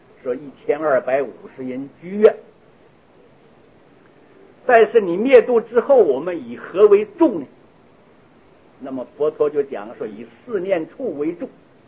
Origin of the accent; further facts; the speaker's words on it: China; 你比如说我们从大陆来的，你大陆的东西你一样东西带不来